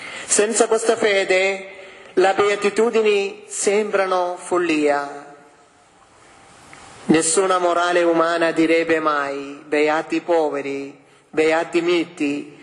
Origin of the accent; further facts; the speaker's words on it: India; now in Italy; Io vengo dall'India